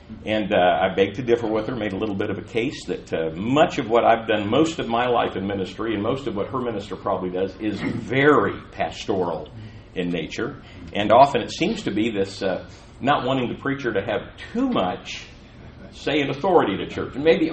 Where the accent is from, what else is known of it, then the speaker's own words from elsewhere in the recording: San Diego, California, United States; also born or lived in Austin, Texas; I was in Texas for almost 9 years in Austin, and have come back out to San Diego, my hometown, and very nice. Have been back in California.